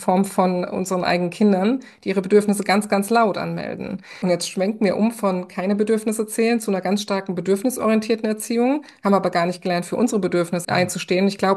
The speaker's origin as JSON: {"language": "German", "region": "western Germany", "country": "Germany", "tie": "born or raised there", "said": "ich bin im Westen Deutschlands groß geworden sozusagen."}